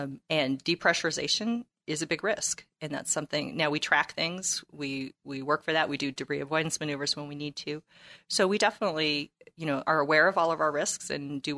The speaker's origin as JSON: {"language": "English", "region": "Idaho", "country": "United States", "tie": "born or raised there", "said": "being a Western girl, I was born in Idaho, so I grew up here and grew up learning about the Golden Spike and pioneers."}